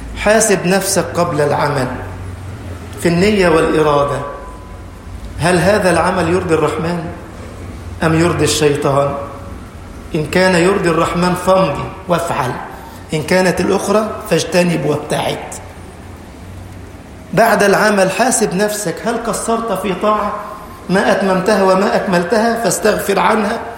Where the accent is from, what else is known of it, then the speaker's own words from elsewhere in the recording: Egypt; اللهم اجعل بلدنا مصر أمنا أمانا